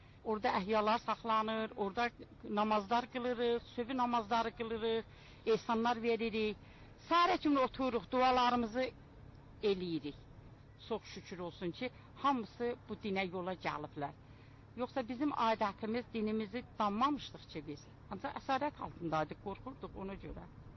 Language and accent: Azerbaijani; Nakhchivan, Azerbaijan; Naxçıvandan gəlmişəm. Biz sovetin vaxtında heç qorxurduq, heç namaz, oruç tutmurdu.